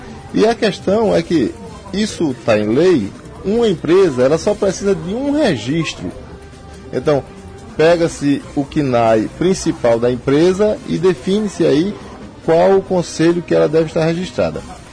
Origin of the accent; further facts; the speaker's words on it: Araripina, Pernambuco, Brazil; não por ser daqui do Araripe somente, que sou daqui de Araripina, né?